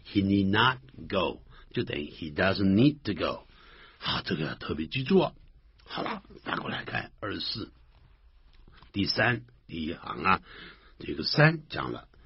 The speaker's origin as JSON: {"language": "Chinese", "country": "China", "said": "我们中国人很喜欢喝茶的啊。We Chinese enjoy drinking tea."}